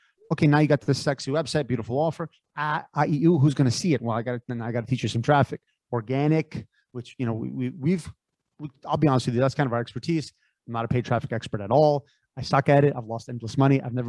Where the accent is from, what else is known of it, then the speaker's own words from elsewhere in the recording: Connecticut, United States; I grew up in Connecticut. I grew up in 99.9% of people were Caucasian. I was like the only dude of color.